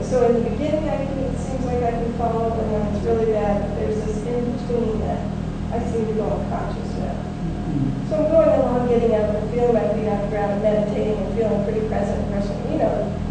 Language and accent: English; Texas, United States; I grew up on Frosted Flakes and butter sugar sandwiches in West Texas.